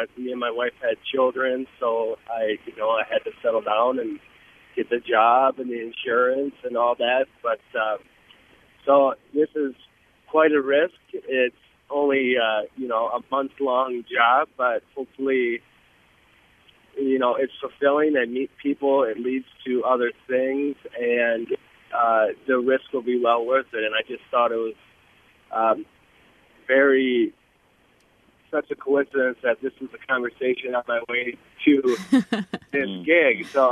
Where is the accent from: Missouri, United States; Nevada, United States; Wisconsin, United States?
Wisconsin, United States; La Crosse; I went to film school and, went back to my hometown, La Crosse, and started working at a TV station.